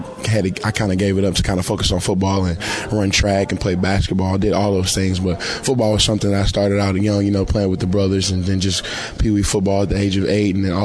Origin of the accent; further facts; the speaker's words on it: Jasper, Texas, United States; It's in southeast Texas, about 2 hours northeast of Houston, which is about 15, 20 minutes from the border of Louisiana.